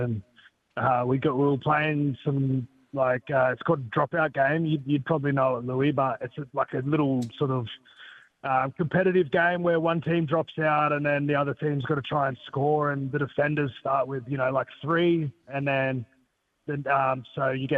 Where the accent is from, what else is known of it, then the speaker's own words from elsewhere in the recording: Australia; So as an Australian, I feel like we should want to learn more about it.